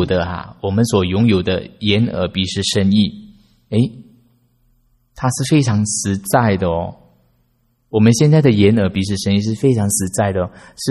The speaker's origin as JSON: {"language": "Chinese", "country": "China", "said": "所以这个还是我们中国人很多有这样子的一个错误的见解齁"}